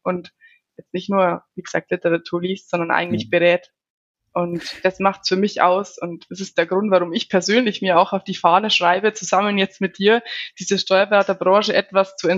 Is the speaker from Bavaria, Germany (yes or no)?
yes; Regensburg, Bavaria, Germany; ich komme aus Regensburg, aus dem schönen Bayern, wie man vielleicht auch im Laufe der Podcast-Folge hören wird.